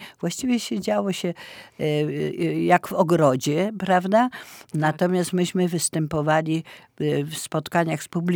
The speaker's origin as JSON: {"language": "Polish", "town": "Kraków", "region": "Lesser Poland", "country": "Poland", "tie": "born or raised there", "said": "Moje serce bije od początku Krakowem, dlatego że urodziłam się w Krakowie. Mieszkałam od samego początku. W centrum Krakowa, przy ulicy Wielopole 8. Bardzo znany adres."}